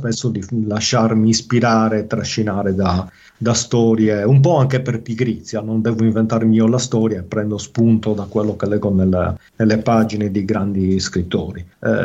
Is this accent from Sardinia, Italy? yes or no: yes; Sardinia, Italy; non è tanto un omaggio alla mia terra, intendendo Sardegna, quanto più una critica.